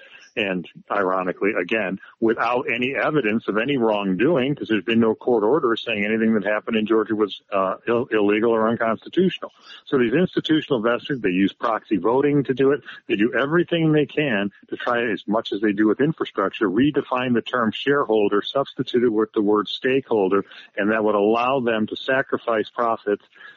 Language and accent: English; Ireland; As an Irishman, John, I've never been part of the British Empire.